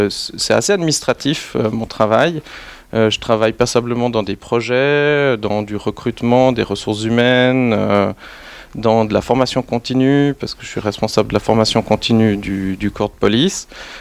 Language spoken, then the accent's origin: French; Morges, Vaud, Switzerland; now in Fribourg, Switzerland; j'ai grandi à Morges, alors c'est un petit clin d'œil à ma jeunesse.